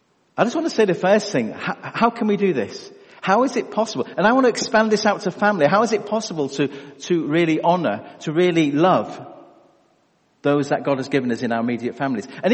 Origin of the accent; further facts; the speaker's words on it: United Kingdom; I used to go to Saudi Arabia quite a lot, the Kingdom of Saudi Arabia, and I was from the United Kingdom.